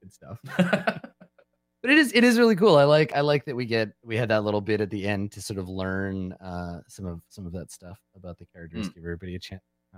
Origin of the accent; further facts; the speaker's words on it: Canada; This speaks deeply to me as a Canadian